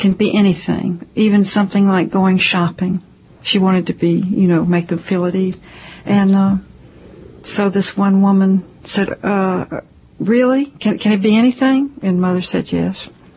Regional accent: Asheville, North Carolina, United States; I grew up in Asheville.

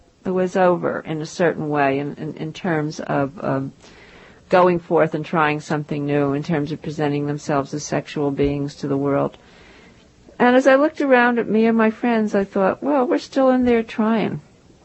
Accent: Maplewood, New Jersey, United States; I lived on a quiet suburban street in Maplewood, New Jersey.

